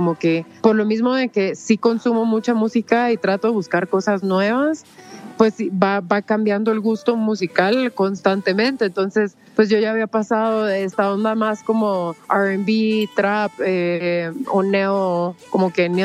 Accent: Costa Rica; also born or lived in Mexico; now in Guatemala; yo nací en México, pero me crié en Costa Rica y hace 6 años vivo en Guate. Entonces, sí, es una mezcla, pero realmente sí me considero más como centroamericana, pues tomando en cuenta que la mayor parte de mi vida la he vivido en países de Centroamérica

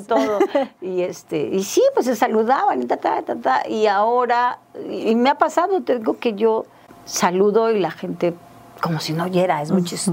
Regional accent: Cuernavaca, Morelos, Mexico; Pues yo soy de aquí, de Cuernavaca, entonces recuerdo a varios de mis primos

